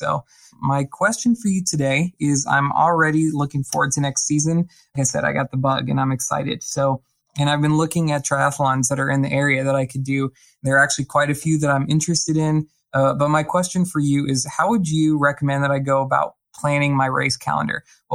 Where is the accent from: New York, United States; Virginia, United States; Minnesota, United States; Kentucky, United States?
Virginia, United States; I'm from Central Virginia, and I'm a huge fan of the vlog and the podcast.